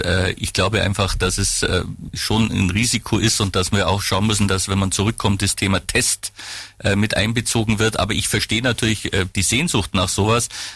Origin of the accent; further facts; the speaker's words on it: Bavaria, Germany; Ich komme selber aus dem Allgäu, war lange im Tourismusverband unterwegs